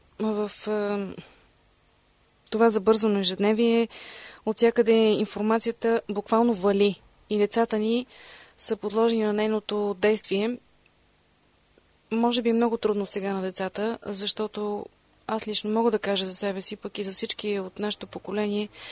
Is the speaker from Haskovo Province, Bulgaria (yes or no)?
no; Sofia, Sofia City, Bulgaria; born there; тогава живеех в София, аз съм родена в София